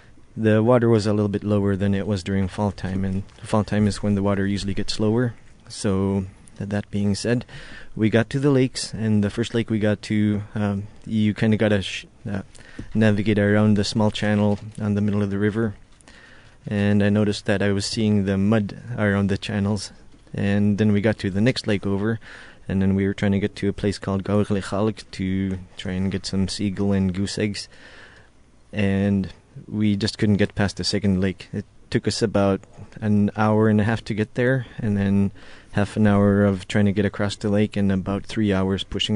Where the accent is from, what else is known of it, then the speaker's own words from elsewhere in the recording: Tuntutuliak, Alaska, United States; So that's that springtime I wanted to get some bird eggs, so I went back home to my hometown, Tintituliak.